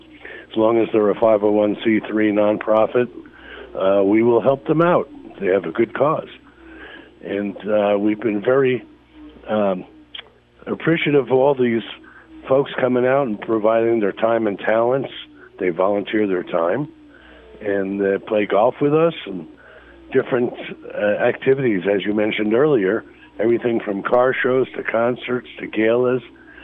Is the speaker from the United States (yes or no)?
yes; Wayne, New Jersey, United States; also born or lived in Fair Lawn; Well, I was born in Fairlawn, moved to Wayne, spent most of my life over there, 30 something years, was on the Wayne Police Department for a number of years